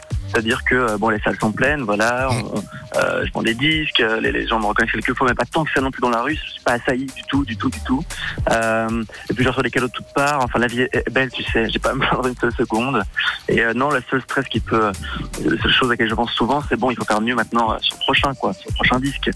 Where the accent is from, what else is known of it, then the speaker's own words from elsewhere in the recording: Uccle, Brussels, Belgium; born there; C'est vrai, bah, je suis né à Uccle, mais j'ai pas fait ma jeunesse là-bas.